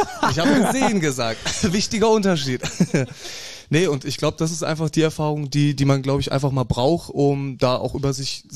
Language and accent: German; Nidda, Hesse, Germany; Ich komme aus Nidda.